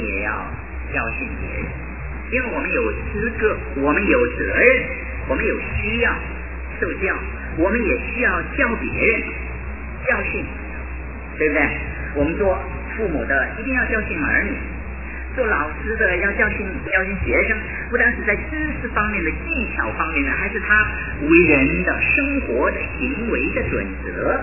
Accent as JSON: {"language": "Chinese", "country": "China", "said": "我们中国人说要含蓄，真才不露，对不对？"}